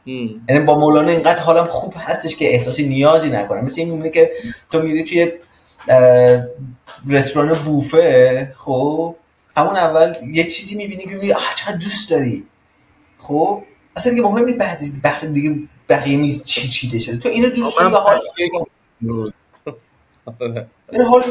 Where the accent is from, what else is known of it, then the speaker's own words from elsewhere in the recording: Khorasan, Iran; born there; یکی از خوشبختی های من، یکی از چیزی که واقعا ازش خوشحالم اینه که تو خراسان به دنیا اومدم و زبان فارسی رو میفهمم